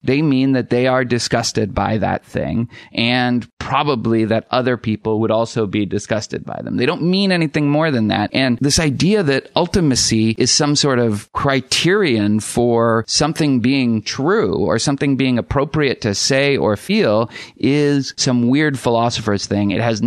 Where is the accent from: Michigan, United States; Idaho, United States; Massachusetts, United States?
Massachusetts, United States; Boston; I mean, you're in Boston? Jesus Christ, I grew up in Boston. That's all that matters to me, really, is Boston.